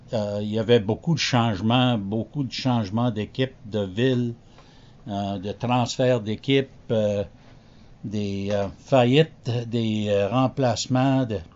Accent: Montreal, Quebec, Canada; Mais je pense que ça a commencé quand j'étais dans mon enfance ici à Montréal

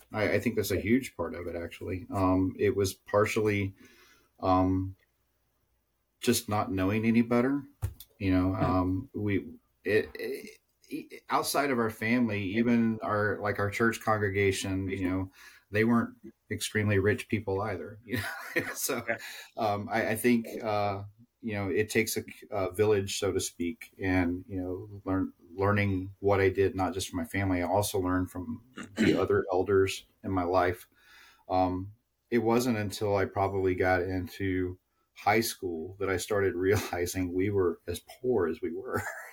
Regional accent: South Carolina, United States; born there; accent: Southern; also born or lived in Seattle; I was born in South Carolina. For those of you that don't hear the Southern accent very often, it's because I lived on the West Coast for about 8 years in Seattle in my 20s

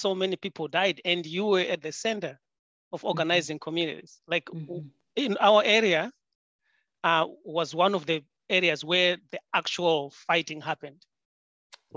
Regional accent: Zimbabwe; born there; I was born in Zimbabwe, and my mother was an organizer during the liberation struggle for independence.

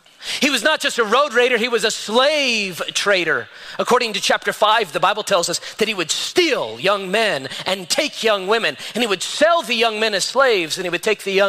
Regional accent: Las Vegas, Nevada, United States; I was born and raised in Vegas

